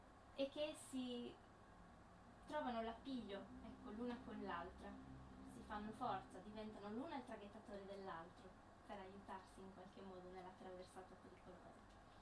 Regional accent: Sardinia, Italy; Abbiamo scritto della Sardegna, entrambi siamo sardi

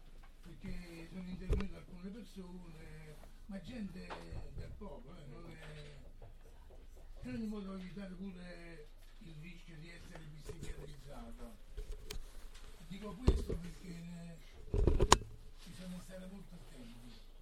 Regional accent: Sarno, Campania, Italy; vengo da Sarno

